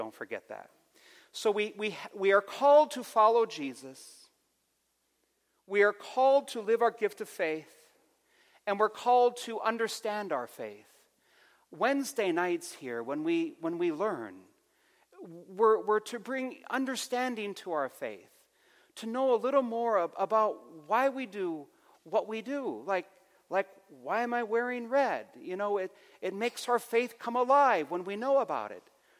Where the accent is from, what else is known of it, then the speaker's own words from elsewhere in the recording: Williston, United States; I learned this from the Lutherans in Williston. It's my hometown.